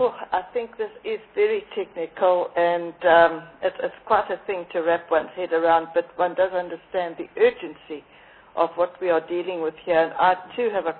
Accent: Durban, KwaZulu-Natal, South Africa; I come from Durban. Our weather isn't the same as it used to be 20 years ago.

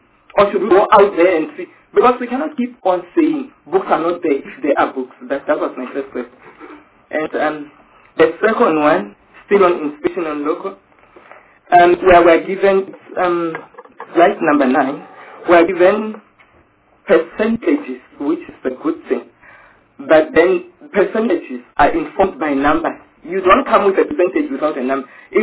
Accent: Limpopo, South Africa; I'm from Limpopo.

